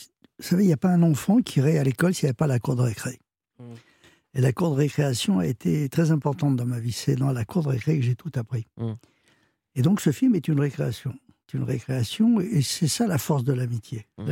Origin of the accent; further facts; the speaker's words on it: Paris, Île-de-France, France; Vous savez, moi, je suis un Parisien. Je suis né à Paris.